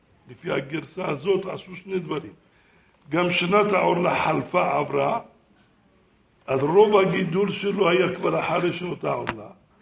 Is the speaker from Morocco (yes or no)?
yes; Casablanca, Casablanca-Settat, Morocco; now in Israel; אני עוד זוכר כשהייתי ילד קטן, פעם הלכתי בקזבלנקה, איפה שנולדתי